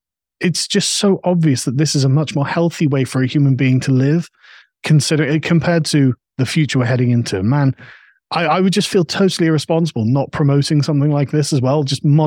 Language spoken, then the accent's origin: English; England, United Kingdom; And so as an Englishman